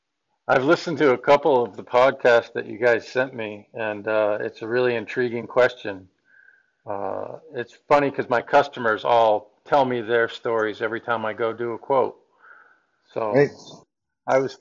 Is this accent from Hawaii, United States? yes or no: no; Vermont, United States; And I grew up in Vermont on the banks of a river where it was farmland, and then the pine trees grew up in.